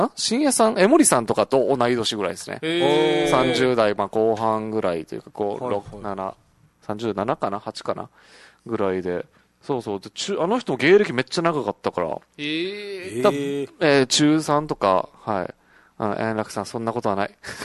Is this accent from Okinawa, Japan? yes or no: yes; Iheya, Okinawa, Japan; 自分、伊平屋出身なんですよ。